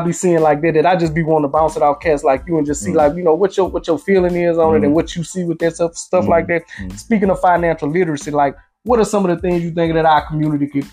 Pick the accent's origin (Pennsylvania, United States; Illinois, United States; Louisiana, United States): Louisiana, United States; Alexandria; now in Texas, United States; y'all know I'm from Alexandria, Louisiana. It's a town where it's below the poverty line.